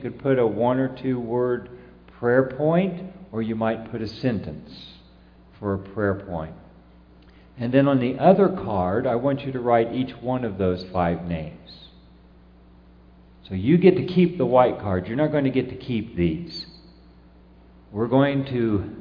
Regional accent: Los Angeles, California, United States; I'm from Los Angeles

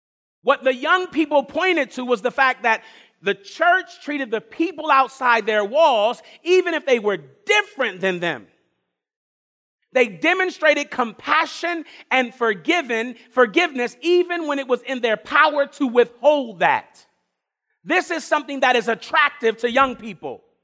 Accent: Los Angeles, California, United States; I grew up in Los Angeles, California.

